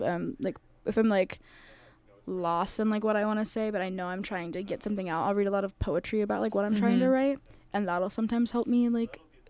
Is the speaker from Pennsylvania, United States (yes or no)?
yes; Pennsylvania, United States; I'm from Pennsylvania.